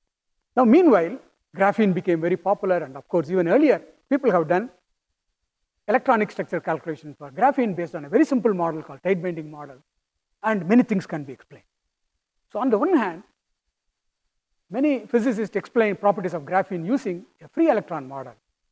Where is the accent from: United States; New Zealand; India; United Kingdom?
India; accent: Indian; English is a second language; as you hear my accent, I have a strong Indian accent.